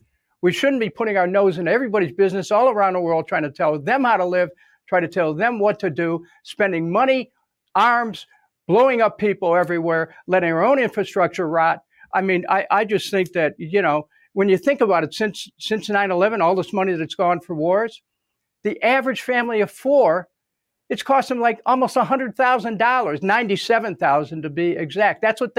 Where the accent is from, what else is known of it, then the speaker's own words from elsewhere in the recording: Cleveland, Ohio, United States; When I grew up in Cleveland, I remember in one of these apartments we were at on St. Clair Avenue, above Martha's Delicatessen at 10712 St. Clair. I was about 11 or 12 years old.